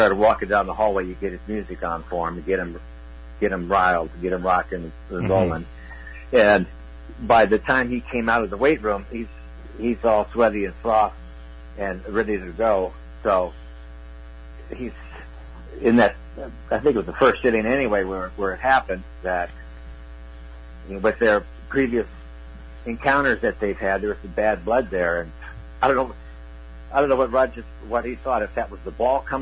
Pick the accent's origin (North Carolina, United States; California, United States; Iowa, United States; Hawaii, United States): Iowa, United States; Sioux City; now in New York City, United States; So growing up in Sioux City, Iowa, to end up in New York City.